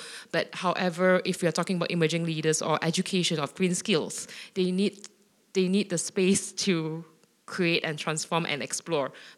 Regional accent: Malaysia; from Malaysia.

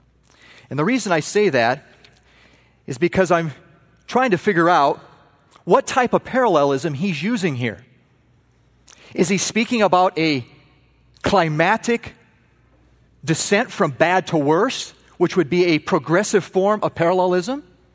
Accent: Montana, United States; I'm from Montana, a lot of wheat is grown, okay?

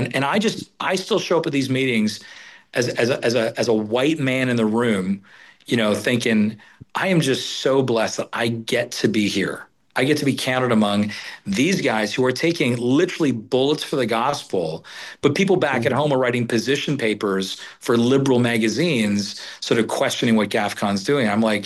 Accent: Canada; now in United States; I feel I've got authority to say this as both a Canadian and a full American now, by the way, full American citizen.

